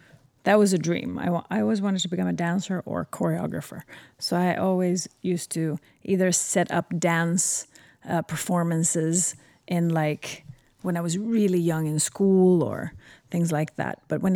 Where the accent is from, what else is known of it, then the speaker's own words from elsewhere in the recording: Sweden; Yeah, first immigration. I was born there. My brother was born there. My sister wasn't born there. I grew up